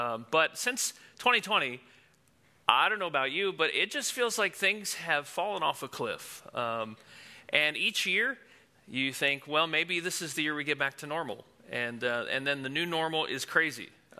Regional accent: New Jersey, United States; moved away as an adult; I came from New Jersey when I was about 20 years old to attend the Master's University

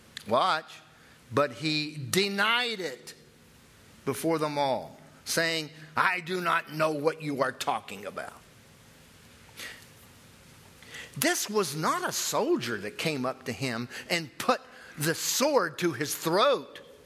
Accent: South Carolina, United States; born there; You see, I was born in South Carolina, and I can put it on if you want me to.

